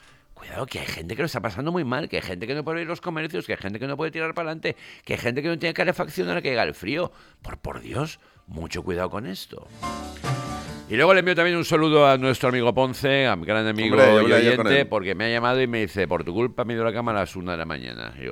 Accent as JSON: {"language": "Spanish", "town": "Valencia", "region": "Valencian Community", "country": "Spain", "said": "Yo amo Valencia. Yo soy de Valencia."}